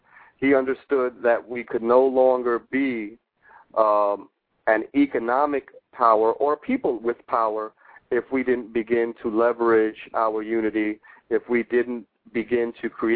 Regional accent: New York City, New York, United States; also born or lived in Detroit; Having just moved back to New York City, my hometown, from Detroit, where I've been for the last 20 or 25 years

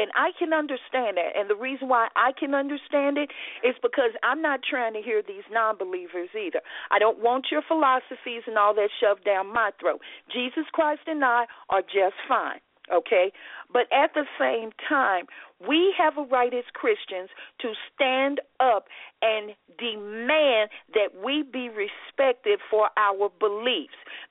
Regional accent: Dallas, Texas, United States; Now, right here in my hometown in Dallas, Texas, Dallas is home to many minorities.

